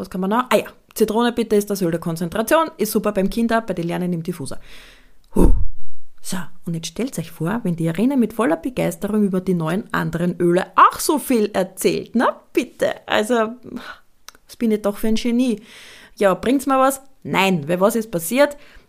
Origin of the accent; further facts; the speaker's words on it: Austria; Und dann sind wir Österreicher halt so erzogen